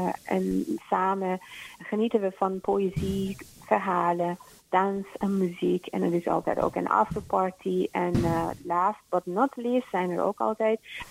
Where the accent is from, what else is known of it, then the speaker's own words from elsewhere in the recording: Iran; moved away; ik kan me herinneren als kind in Iran.